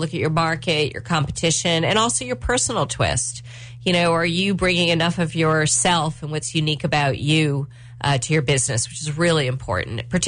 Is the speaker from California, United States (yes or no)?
no; Westchester, New York, United States; You know, we could talk about growing up in Westchester.